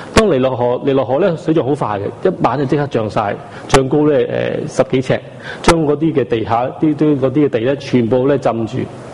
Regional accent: China; 这个跟我们中国人的新年庆祝是完全不同

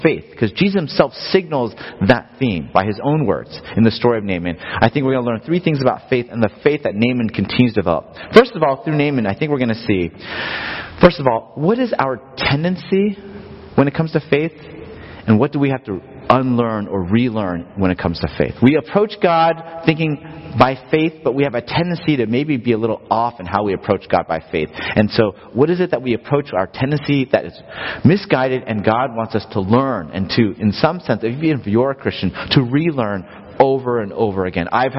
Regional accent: Los Angeles, California, United States; when my wife and I moved here, we grew up in Los Angeles

